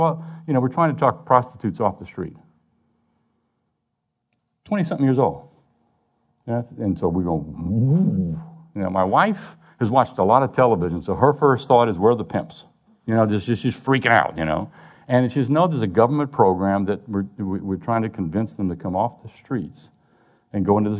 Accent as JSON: {"language": "English", "region": "Louisiana", "country": "United States", "said": "I'm from South Louisiana, baby. We had to cover that food so we could eat it."}